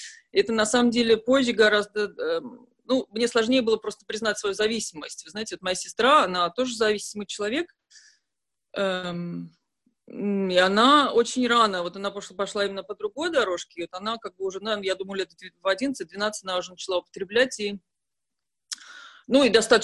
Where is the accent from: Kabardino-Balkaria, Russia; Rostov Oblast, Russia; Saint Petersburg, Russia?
Saint Petersburg, Russia; Я родилась и выросла в Санкт-Петербурге.